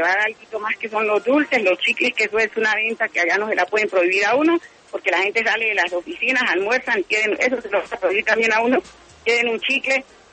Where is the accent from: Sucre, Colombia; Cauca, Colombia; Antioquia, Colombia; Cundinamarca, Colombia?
Cauca, Colombia; Suárez; Soy de Suárez, Cauca.